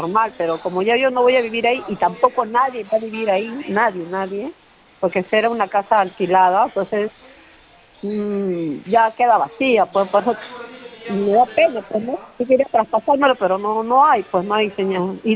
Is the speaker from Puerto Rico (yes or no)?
no; Callao, Peru; born there; nací en Palomino, queda atrás del Palacio de Justicia del Callao. Está entre Colonial y la Avenida Santa Rosa.